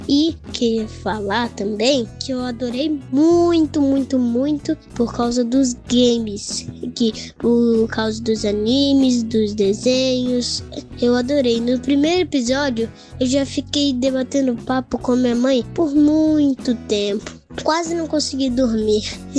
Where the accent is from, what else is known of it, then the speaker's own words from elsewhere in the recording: Rio de Janeiro, Brazil; tenho 8 anos e sou do Rio de Janeiro, mas estou morando no Espírito Santo.